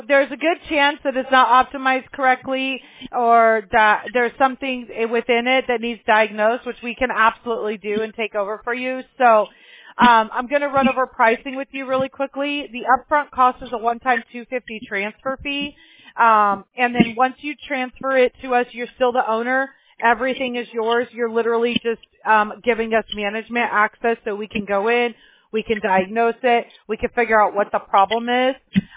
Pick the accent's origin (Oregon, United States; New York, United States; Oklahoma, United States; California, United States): California, United States; Apple Valley; I grew up in Apple Valley, and days like this were really hot up there.